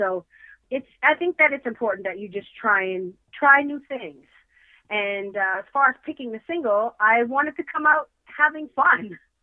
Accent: Canada; the great thing about growing up in Canada musically was I feel like I was very well-rounded.

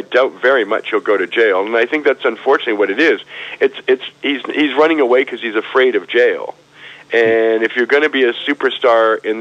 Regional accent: Canada; It's not related to the fact that I'm Canadian and did all my activities in Canada.

